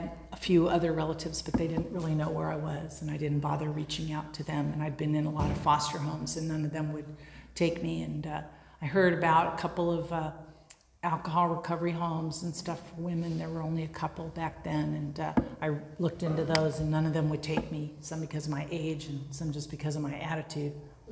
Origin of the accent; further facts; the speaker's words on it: Venice, California, United States; I didn't usually wear shoes because I'm from Venice, and tough broads from Venice Beach have to be able to walk down alleys with broken glass and step on lit cigarette butts